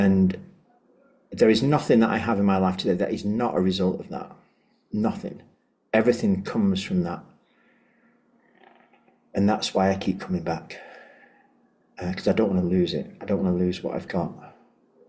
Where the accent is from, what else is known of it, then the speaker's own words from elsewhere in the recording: North West England, United Kingdom; moved away as an adult; now in Rome, Italy; I'm dialing in from Rome. I'm from the UK, from the northwest in the UK.